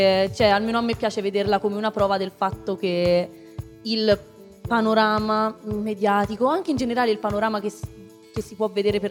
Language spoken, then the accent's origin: Italian; Gubbio, Umbria, Italy; accent: Perugian dialect; Io sono nata qua, sono nata a Gubbio.